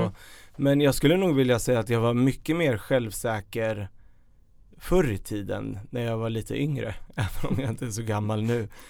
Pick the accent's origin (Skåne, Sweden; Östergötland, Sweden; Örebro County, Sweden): Örebro County, Sweden; Örebro; moved away as an adult; now in Stockholm, Sweden; Så jag är uppvuxen i Örebro och flyttade direkt därifrån när jag tog studenten 2003.